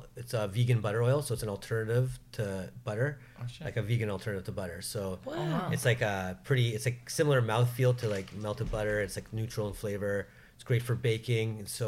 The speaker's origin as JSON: {"language": "English", "region": "Ontario", "country": "Canada", "said": "you know, I'm from Ontario and I've been trained by Italians"}